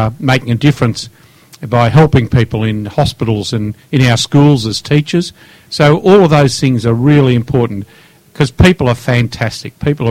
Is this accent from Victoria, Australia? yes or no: yes; Winchelsea, Victoria, Australia; Well, I grew up on a farm at Winchelsea. I'm one of 10 children, so I had 5 sisters and 4 brothers, and we grew up on a mixed farm at Winchelsea.